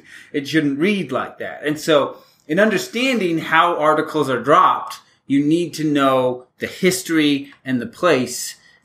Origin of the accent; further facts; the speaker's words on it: Midwest, United States; So we're from the Midwest.